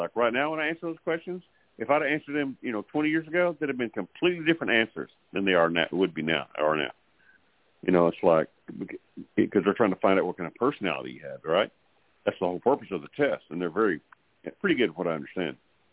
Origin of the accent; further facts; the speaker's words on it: Farwell, Texas, United States; My dad and I were in my hometown, right, where I don't live anymore, of course, and in Farwell, Texas.